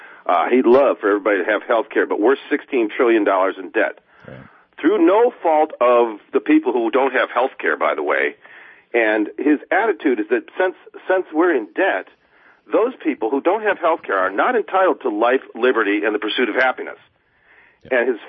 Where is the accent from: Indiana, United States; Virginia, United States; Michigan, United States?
Michigan, United States; I'm from Michigan. I can't live there, Tom.